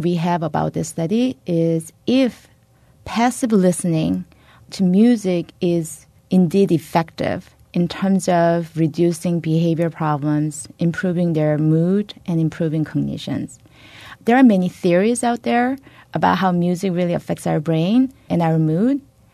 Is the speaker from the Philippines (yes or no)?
no; South Korea; You will be whatever you will be, my mom would tell me when I was a teenager growing up in South Korea.